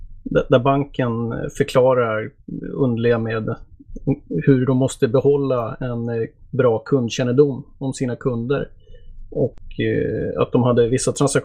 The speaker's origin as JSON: {"language": "Swedish", "country": "Sweden", "said": "Alltså som en svensk arbetare från en industriort så lever man ju väl typ alltid över sina tillgångar känns det som"}